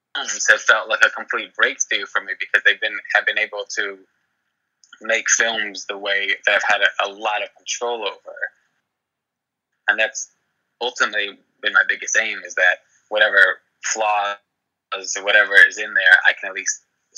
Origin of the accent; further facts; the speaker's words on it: New York City, New York, United States; I wound up writing for the home that I was raised in Lower Manhattan